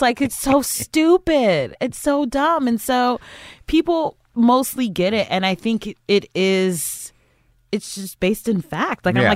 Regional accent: Cleveland, Ohio, United States; I'm from Cleveland, Ohio.

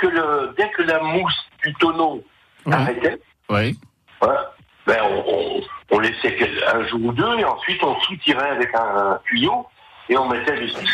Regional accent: Normandy, France; Je suis normand, j'ai 75 ans.

